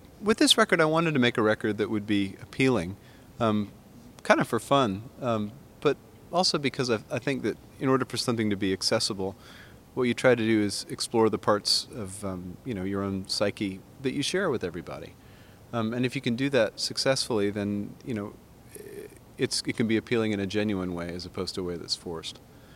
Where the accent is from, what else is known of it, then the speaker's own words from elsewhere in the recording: Southeast, United States; Although, you know, for me, I'm not from here. I lived here for a long time, and I'm from the Southeast in general.